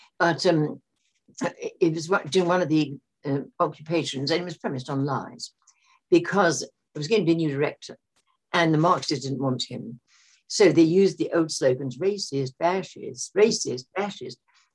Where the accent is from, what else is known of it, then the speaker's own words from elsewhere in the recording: London, United Kingdom; Well, I was born and brought up in London, and I was there in the early stages of the war.